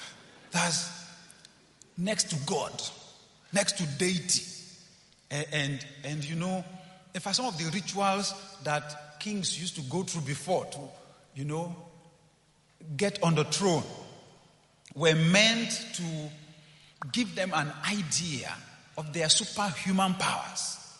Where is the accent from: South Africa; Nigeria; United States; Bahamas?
Nigeria; But for me, as a Nigerian, there was another part to the story.